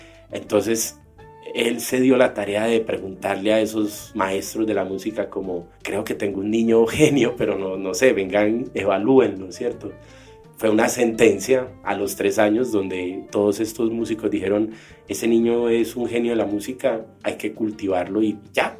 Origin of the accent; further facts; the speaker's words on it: Colombia; siempre estamos un poco soberbios como colombianos diciendo, no, es que vinimos del país más diverso y más rico del mundo